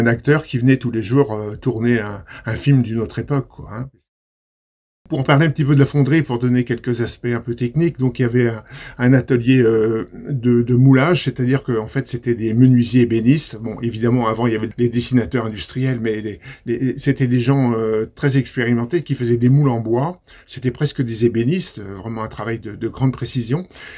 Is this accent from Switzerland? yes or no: no; Rennes, Brittany, France; born there; Je suis né à Rennes le 22 septembre 1949.